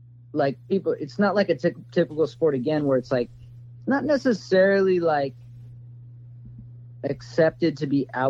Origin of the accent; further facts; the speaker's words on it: California, United States; where I grew up here in California, especially in the era that I grew up coming up in, it was very like, the California scene